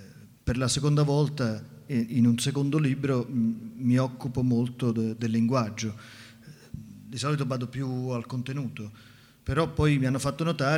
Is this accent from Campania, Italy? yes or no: yes; Naples, Campania, Italy; essendo io napoletano